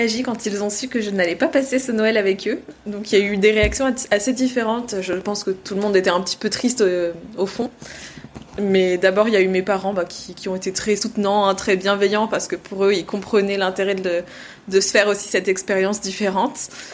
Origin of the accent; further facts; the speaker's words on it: France; En fait, je ne sais pas si j'arriverai autant à l'apprécier dans ce contexte chez nous en France, ou si j'aurai vraiment ce besoin de changer de cadre comme je l'ai vécu en Australie.